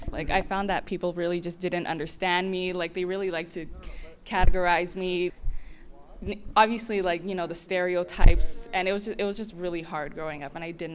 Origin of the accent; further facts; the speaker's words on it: Maple Ridge, British Columbia, Canada; also born or lived in South Africa / Burnaby / Terrace / Kelowna; I'm a third-year journalist at Ryerson University. I'm from Maple Ridge, BC. Originally, I was born in South Africa, and then we moved to Burnaby, BC. And then I grew up there till I was like about five